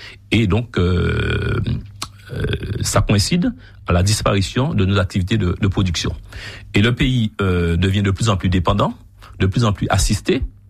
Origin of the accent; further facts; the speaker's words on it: Guadeloupe; on est obligé d'appliquer puisqu'on est français et européen.